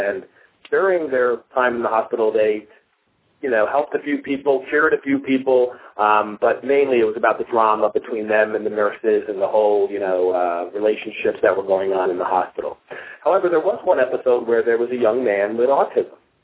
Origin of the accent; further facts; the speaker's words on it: New Jersey, United States; And I just want to welcome everybody and tell them, even though I'm from New Jersey, please don't judge me by what you watch on television.